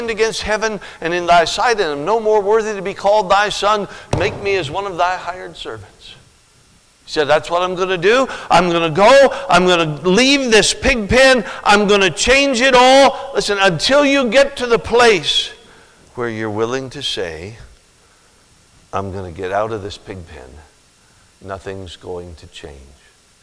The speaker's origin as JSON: {"language": "English", "region": "Alaska", "country": "United States", "tie": "born or raised there", "said": "I'm from Alaska, for those of you that I may not know. I'm from Alaska, spent all my life in Alaska. Our home church is in Alaska"}